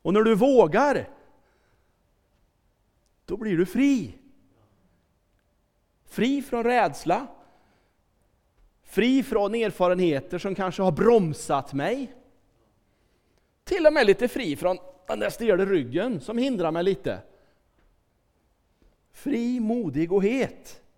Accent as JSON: {"language": "Swedish", "town": "Kristinehamn", "region": "Värmland", "country": "Sweden", "tie": "born or raised there", "said": "Jag har varit döpt som liten grabb i Kristinehamn där pappa var pastor och jag är uppvuxen. Haft kristna föräldrar och levt i en kyrklig miljö stora delar av mitt liv."}